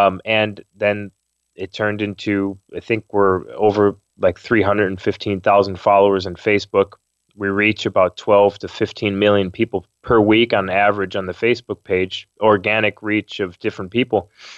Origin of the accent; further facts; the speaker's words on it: Chicago, Illinois, United States; I come from Chicago.